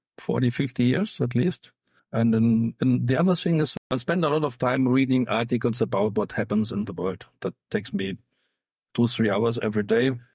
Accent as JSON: {"language": "English", "region": "Bavaria", "country": "Germany", "said": "I'm coming from Bavaria, and in Bavaria, if you drink beer, It's it's a normal thing."}